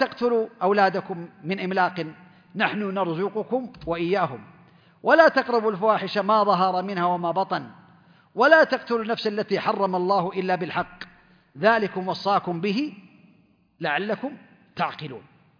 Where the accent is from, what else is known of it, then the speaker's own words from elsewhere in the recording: Saudi Arabia; عندنا في المملكة العربية السعودية عنده تأشيرة دخول